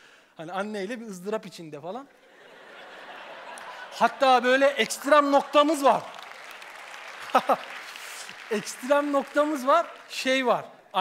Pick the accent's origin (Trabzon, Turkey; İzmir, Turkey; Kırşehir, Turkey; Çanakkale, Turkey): Trabzon, Turkey; Of; Şimdi ofluyum ben, Trabzonluyum. Bizde öyle gariplikler vardır.